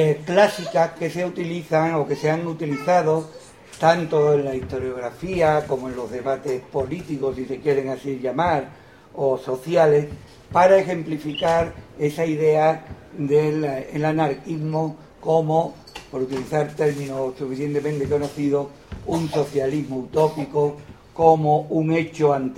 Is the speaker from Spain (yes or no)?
yes; Andalusia, Spain; como una región subsidiado y de vagos genéticos como somos los andaluces.